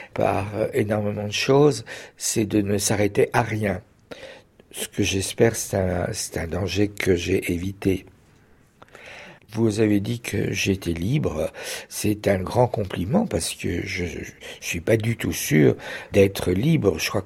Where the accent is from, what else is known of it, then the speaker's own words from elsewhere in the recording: Châtellerault, Nouvelle-Aquitaine, France; born there; Je suis né à Châtellerault le 16 mai 1942. Ça fait 77 ans. Et je suis pianiste, je suis musicien. Et je suis aussi prêtre orthodoxe.